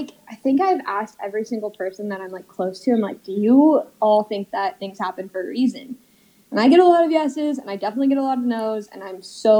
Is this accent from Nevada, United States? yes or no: no; Park City, Utah, United States; also born or lived in Seattle; I'm from Utah. I was born in Seattle, but moved to Park City when I was one. So I just didn't know anything else.